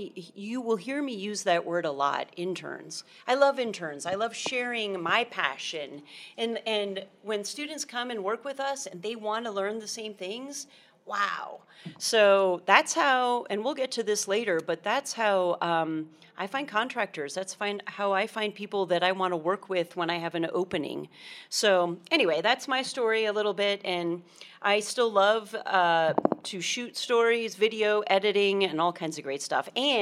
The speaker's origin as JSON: {"language": "English", "town": "Harrisburg", "region": "Pennsylvania", "country": "United States", "tie": "born or raised there", "said": "I had done a variety of internships in my hometown of Harrisburg, Pennsylvania, at the ABC affiliate"}